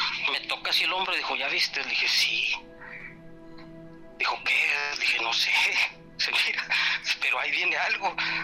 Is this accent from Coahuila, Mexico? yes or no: yes; Múzquiz, Coahuila, Mexico; Somos de... somos originarios de Musquis, Coahuila.